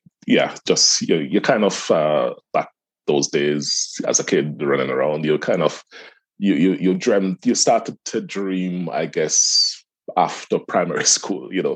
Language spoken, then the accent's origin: English; Jamaica; I am a Jamaican by birth. Grew up in the tiny Caribbean island, many thousands of miles away from the UK. That was back in the mid-70s.